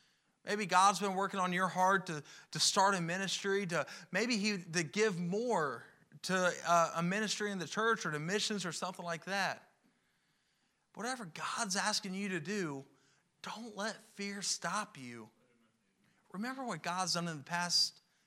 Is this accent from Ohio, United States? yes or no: yes; Cincinnati, Ohio, United States; Because like I said, I'm from Cincinnati, so I'm used to losing.